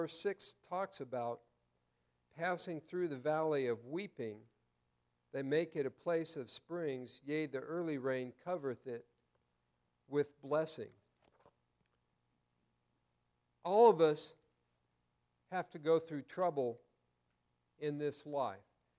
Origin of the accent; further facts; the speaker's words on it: Prescott, Arizona, United States; now in Mesa, United States; I grew up in Prescott, and I know where some things are. It's changed a lot since then.